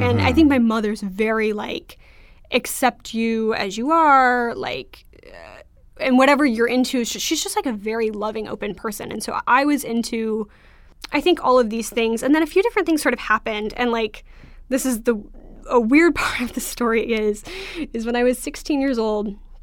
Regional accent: California, United States; My parents are not very hippie. I grew up in Orange County.

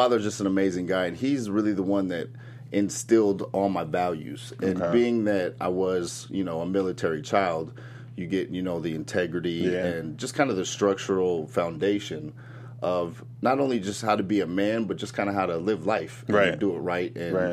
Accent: Iowa City, Iowa, United States; born there; I was born in Iowa City, Iowa.

